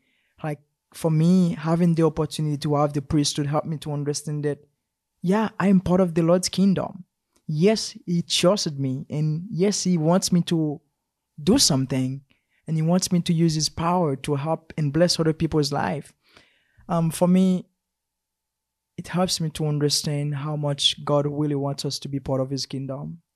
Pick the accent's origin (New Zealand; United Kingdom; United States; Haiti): Haiti; But for me, I grew up in Haiti.